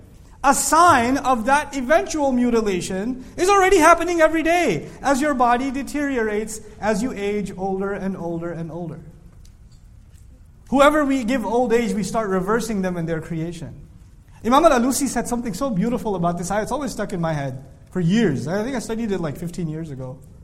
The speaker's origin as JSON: {"language": "English", "town": "Dallas", "region": "Texas", "country": "United States", "said": "Where are you from? I said, Dallas."}